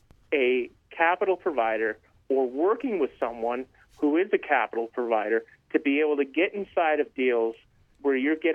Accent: New York City, New York, United States; I've been to cities, born and raised in New York City.

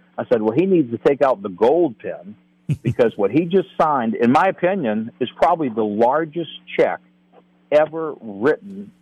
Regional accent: New Orleans, Louisiana, United States; So I'm actually from New Orleans, okay?

